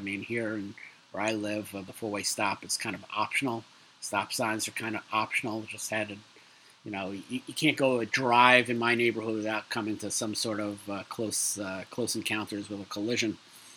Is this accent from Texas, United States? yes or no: no; New York City, New York, United States; now in Long Island, United States; I grew up in New York City, obviously 70s, 80s, until 97. It's funny, I kind of lived more than half my life now here in Long Island, and I still consider myself a city kid.